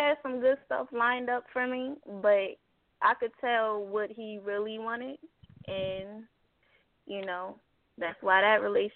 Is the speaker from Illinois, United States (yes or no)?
no; Harrisburg, Pennsylvania, United States; now in Atlanta, United States; So we was in my hometown at the time, Harrisburg. We both had lived there.